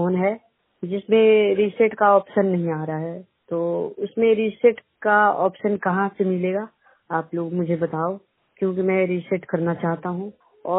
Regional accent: Bihar, India; और मैं बिहार का रहने वाला हूँ।

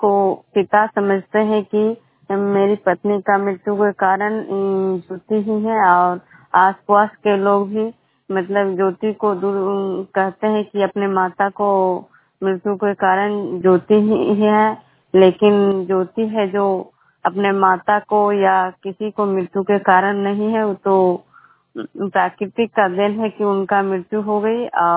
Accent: Bihar, India; मैं विष्णुपुर ग्राम खुजरा पंचायत नालंदा जिला नगर खंड के निवासी हूँ।

